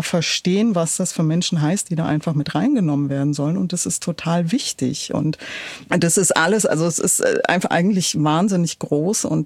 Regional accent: Berlin, Germany; ich bin in Pankow aufgewachsen

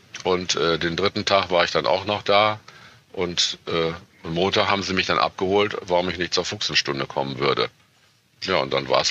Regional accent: Bremen, Germany; Da, wo ich herkomme, ich habe das schon häufig mal auf in Vorträgen, gibt es also in Bremen gibt es ein schönes altes Café

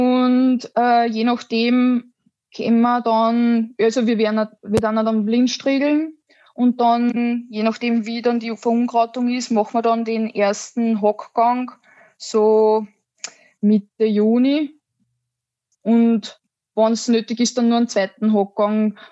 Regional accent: Lower Austria, Austria; Das Klima verändert sich auch bei uns im Waldviertel, muss man ganz ehrlich sagen.

